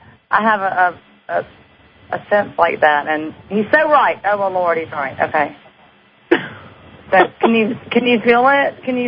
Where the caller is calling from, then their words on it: Louisiana, United States; from Louisiana.